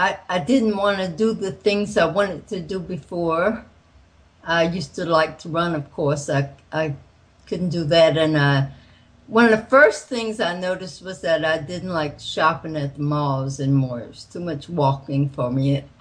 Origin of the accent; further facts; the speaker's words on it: the South, United States; I'm from the South, and I knew how to cook very well.